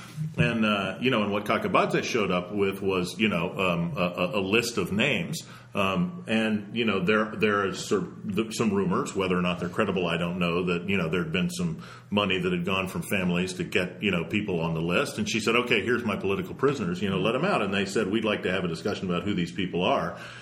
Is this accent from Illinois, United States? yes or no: no; Dallas, Texas, United States; I mean, I am from Dallas.